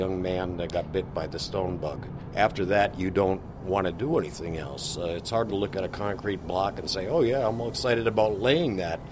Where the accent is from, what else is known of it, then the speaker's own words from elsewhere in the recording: Meadowlands, Minnesota, United States; I grew up on the Iron Range, a little town called Meadowlands. And I grew up on a farm, and we were making the hay and milking the cows and all that kind of stuff.